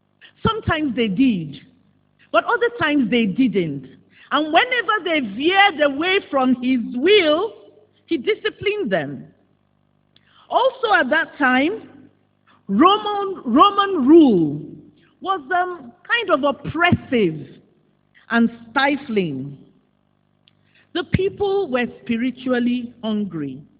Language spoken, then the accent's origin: English; Lagos, Nigeria; As a child growing up in Lagos, Christmas meant going to Kingsway stores to visit Father Christmas so that we could get gifts from him.